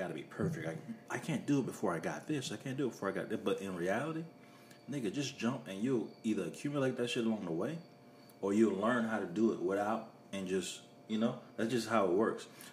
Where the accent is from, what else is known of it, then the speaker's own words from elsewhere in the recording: Columbia, South Carolina, United States; I was a kid. I'm from Gonzales Garden Projects, all right? You already grow up with some kind of defensiveness about you, right?